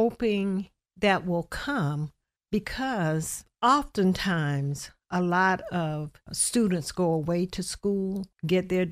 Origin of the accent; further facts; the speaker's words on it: Edenville, United States; that's how I grew up in Edenville.